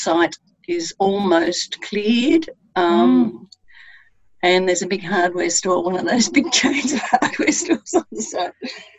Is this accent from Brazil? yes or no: no; Burnie, Tasmania, Australia; born there; So I was born in Burnie in 1940. So I just had my 80th birthday.